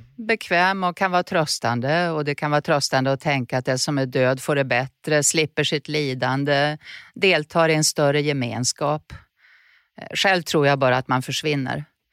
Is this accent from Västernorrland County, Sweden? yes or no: yes; Örnsköldsvik, Västernorrland County, Sweden; Jag är uppväxt i Örnsköldsvik, i en familj som inte hade en akademisk tradition och en ganska jantelagsdominerad miljö där man inte skulle tro att man var något.